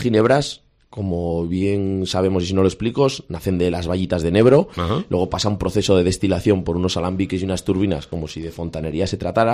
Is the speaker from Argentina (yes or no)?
no; Alfaro, La Rioja, Spain; now in Tudela, Spain; yo llevo 8 años en Tudela, soy de Alfaro, pero me siento un Tudela no más con la acogida.